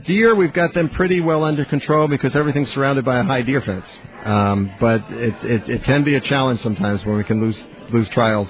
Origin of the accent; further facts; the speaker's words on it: New Jersey, United States; Well, I grew up in New Jersey in the suburbs. It wasn't from a farming background at all.